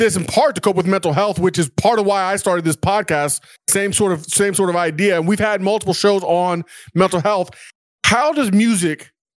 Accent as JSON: {"language": "English", "town": "Parkersburg", "region": "West Virginia", "country": "United States", "said": "We want to support West Virginians. We're from Parkersburg."}